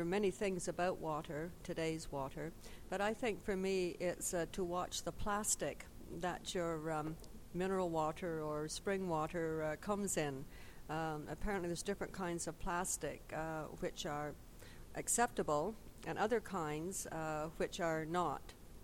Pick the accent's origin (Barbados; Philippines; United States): Barbados; and I'm from Barbados.